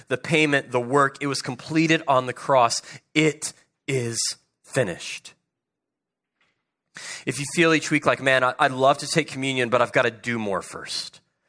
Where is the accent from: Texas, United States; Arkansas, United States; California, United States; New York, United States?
Arkansas, United States; also born or lived in Ohio; I was born and raised in Arkansas. Arkansas is home. I love Arkansas. I had to do some time in Ohio for a while.